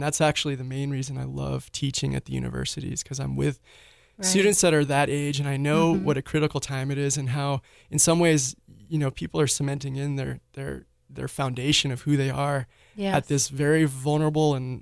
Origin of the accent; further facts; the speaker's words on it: Santa Fe, New Mexico, United States; I was born in Santa Fe, grew up here, so that was